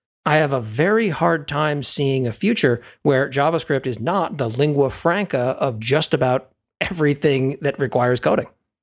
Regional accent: Maine, United States; I grew up in a small town in Maine.

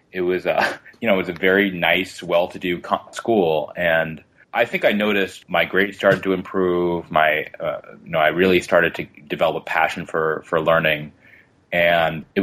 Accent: Queens, New York, United States; So I grew up in Queens. You know, I went to public school.

